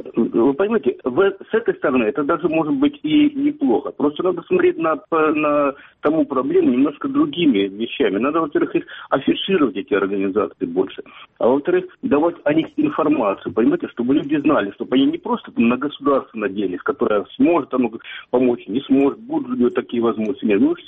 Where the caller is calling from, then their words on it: Kramatorsk, Donetsk Oblast, Ukraine; Краматорск.